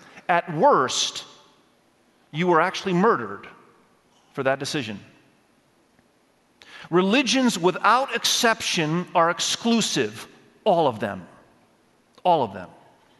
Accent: Indonesia; English is a second language; I grew up in Indonesia. I was born and raised in Indonesia. I speak Indonesian fluently today. I speak Malaysian, another Asian language, fluently. I grew up in Asia. I understand the culture.

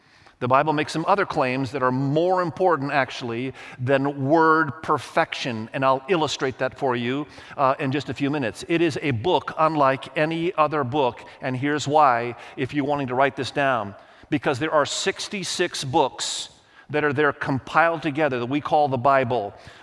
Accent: Indonesia; And many of you know I grew up in Indonesia, the largest Islamic country in the world

